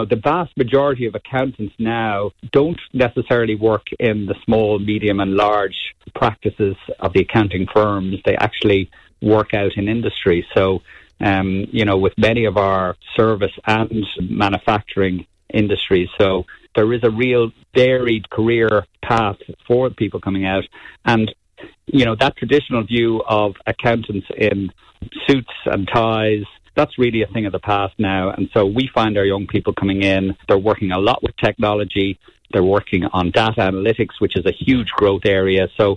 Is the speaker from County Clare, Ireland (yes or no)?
yes; Shannon, County Clare, Ireland; I'm originally from the Midwest myself, from Shannon